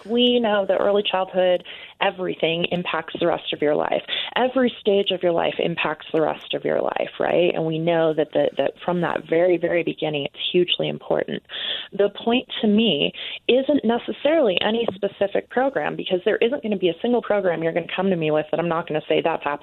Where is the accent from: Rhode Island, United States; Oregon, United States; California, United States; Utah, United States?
Utah, United States; Look, I'm a liberal from Utah, which means I am the liberal queen inside my state lines.